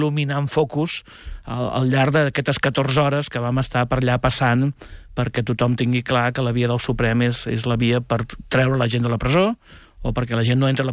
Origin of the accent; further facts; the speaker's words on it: Reus, Catalonia, Spain; Jo que sóc de Reus, que conec bé la història del general Prim